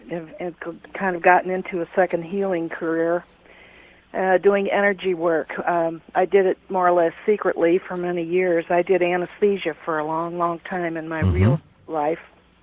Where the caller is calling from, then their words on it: Minneapolis, Minnesota, United States; I'm calling from the Minneapolis area.